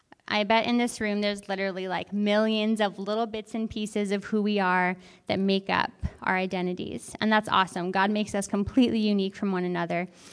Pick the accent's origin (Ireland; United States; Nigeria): Ireland; I'm Irish, I can't help it.